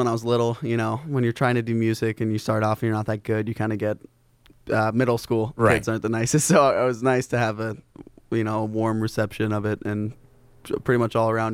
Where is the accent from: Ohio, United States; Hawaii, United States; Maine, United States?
Ohio, United States; also born or lived in Malibu; now in Laguna Beach, United States; I grew up in Ohio, then I moved to Malibu, and then I moved here.